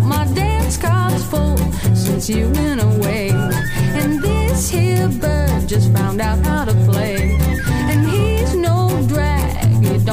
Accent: Switzerland; now in United States; im gewissen Art denkt man als Schweizer

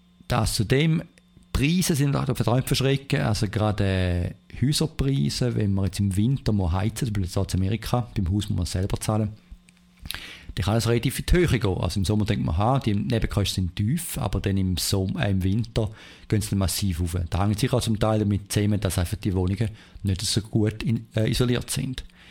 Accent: Switzerland; now in United States; im gewissen Art denkt man als Schweizer

